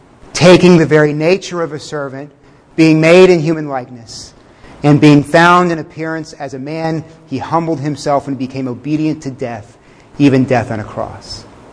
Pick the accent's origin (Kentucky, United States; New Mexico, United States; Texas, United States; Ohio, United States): Texas, United States; We're not from the same backgrounds. I'm from Texas. Most of you guys are Yankees.